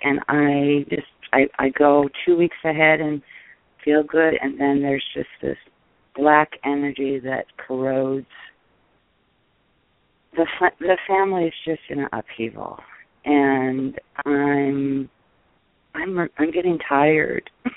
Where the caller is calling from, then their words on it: Seattle, Washington, United States; From Seattle.